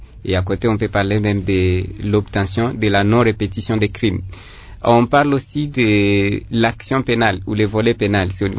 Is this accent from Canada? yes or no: no; DR Congo; Tout simplement parce que nous sommes des Congolais.